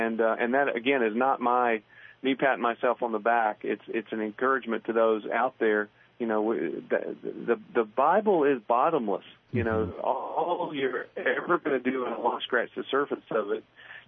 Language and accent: English; the South, United States; So that's been a big wound for me as a Southerner that I needed help healing.